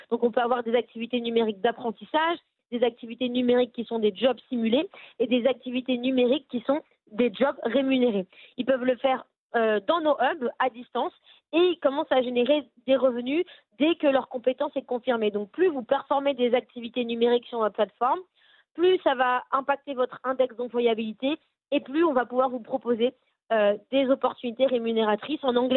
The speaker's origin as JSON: {"language": "French", "country": "Madagascar", "tie": "born or raised there", "also_born_or_lived": "Côte d'Ivoire", "said": "c'est une histoire d'amour entre moi et Madagascar, mais aussi l'Afrique, puisque je suis née en Côte d'Ivoire. Et en grandissant à Madagascar quelques années après"}